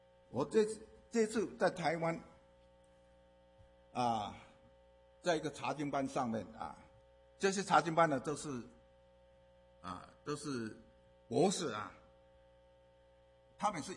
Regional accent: China; 我们中国人啊，我们中国话一句话是什么？

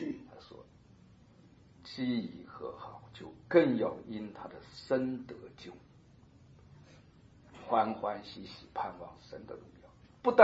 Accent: China; 你看我们中国人听到成圣嘛，就想说圣人呢，很有意思。

